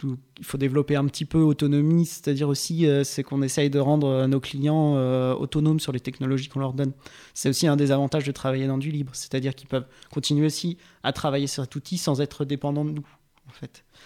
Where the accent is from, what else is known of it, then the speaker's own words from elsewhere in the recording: Centre-Val de Loire, France; also born or lived in Rouen / Paris / Brittany; j'ai grandi dans la Beauce. J'ai bien bougé, en fait. J'ai fait mes études à Rouen et Paris. Et j'ai vécu assez longtemps en Bretagne.